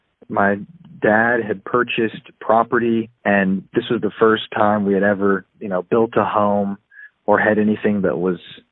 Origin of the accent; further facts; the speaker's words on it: Sioux Falls, South Dakota, United States; I grew up in Sioux Falls, South Dakota, which is part of the Midwest, 4 hours from a big city